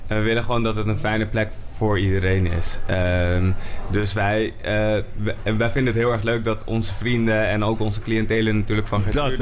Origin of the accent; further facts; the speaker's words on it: Amsterdam, North Holland, Netherlands; We komen alle drie uit Amsterdam. We zijn allemaal ook in het centrum, of dan wel West.